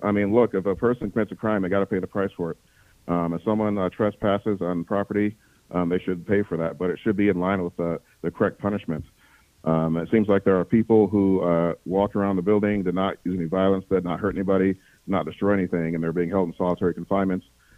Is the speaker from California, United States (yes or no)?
no; Lansing, Michigan, United States; moved away as an adult; Oh, no, I did not grow up in Byron Center. I grew up in Lansing. The place where I grew up is about 10 minutes away from the 3rd District, so I'm literally right next door to it.